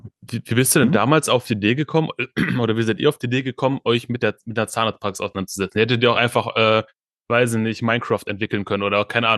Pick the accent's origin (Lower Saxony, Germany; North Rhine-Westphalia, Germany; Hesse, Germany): North Rhine-Westphalia, Germany; Schwerte; Ich bin ja in Schwerter in der Ruhr aufgewachsen.